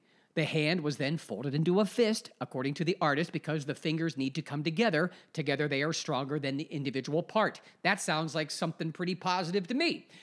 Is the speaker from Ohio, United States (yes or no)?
yes; Ohio, United States; Now, this comes from my home state in Ohio, this article from a local affiliate, Fox 8 News.